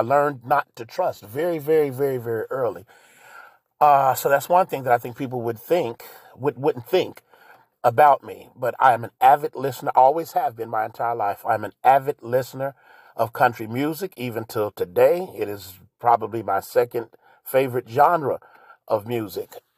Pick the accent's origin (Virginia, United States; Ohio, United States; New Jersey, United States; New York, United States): Ohio, United States; Cincinnati; I grew up in Over the Rhine. That's anybody from Ohio, anybody from Cincinnati, you know what Over the Rhine is. I grew up on 13th and Race.